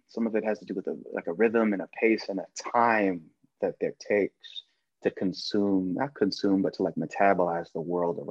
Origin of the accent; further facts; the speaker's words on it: Southern United States, United States; It's a beautiful part of growing up in the South.